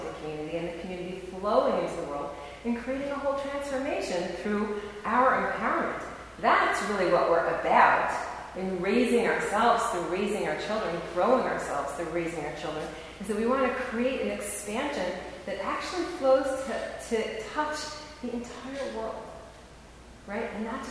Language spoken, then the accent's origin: English; Wisconsin, United States; born there; While we're in the cheese mode, I was born in Wisconsin.